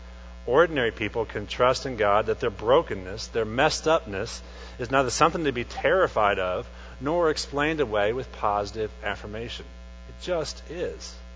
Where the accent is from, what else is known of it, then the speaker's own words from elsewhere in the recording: Tulsa, Oklahoma, United States; Now, as I was a kid, I grew up in Tulsa, Oklahoma